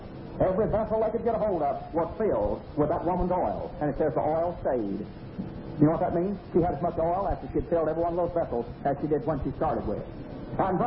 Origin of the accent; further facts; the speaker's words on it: Graham, Texas, United States; In my hometown of Graham, Texas, I talked to a medical doctor out at home.